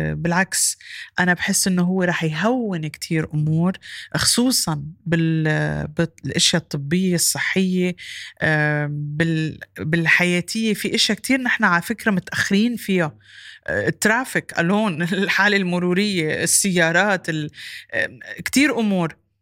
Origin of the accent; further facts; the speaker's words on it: Kuwait; born there; انا كمان ولدت بالكويت كان لسه الكويت فريش بعدها جديدة بهيداك الوقت